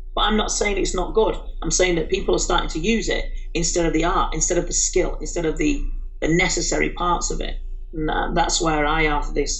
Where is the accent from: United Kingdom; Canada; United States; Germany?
United Kingdom; England; when I was doing Muay Thai, obviously being English